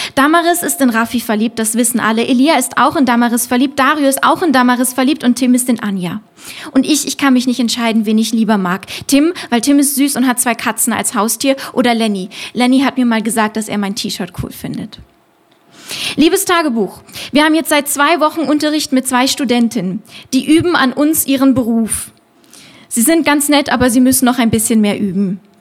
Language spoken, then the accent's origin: German; Solothurn, Switzerland; also born or lived in Berlin, Germany; now in Lüsslingen, Switzerland; Und Solothurn ist aber schon meine Heimatstadt, aber eigentlich, und das hört man jetzt, komme ich aus Deutschland, ich bin in Berlin geboren. Und dann hat meine Familie mich irgendwann hierher verschleppt und hier haben wir ein paar Jahre gewohnt